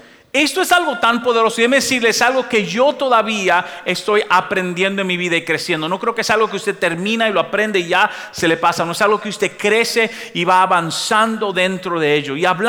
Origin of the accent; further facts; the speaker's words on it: Dominican Republic; En mi país, nosotros los dominicanos tenemos una expresión, somos medio tirados.